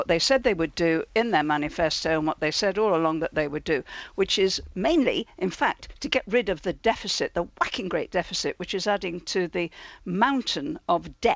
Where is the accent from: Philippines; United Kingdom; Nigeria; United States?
United Kingdom; Liverpool, North West England; Remember, I come from Liverpool.